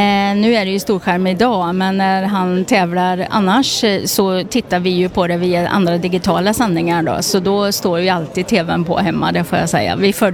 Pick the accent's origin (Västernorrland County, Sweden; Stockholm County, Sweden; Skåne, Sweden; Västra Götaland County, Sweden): Västra Götaland County, Sweden; Ljung; Jag kommer ifrån Ljung på Varaslätten.